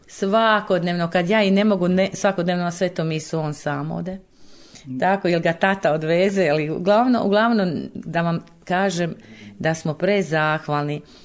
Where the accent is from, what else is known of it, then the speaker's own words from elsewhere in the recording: Kadanovci, Požega-Slavonia County, Croatia; Mi smo iz Kadanovaca, evo ja i muž.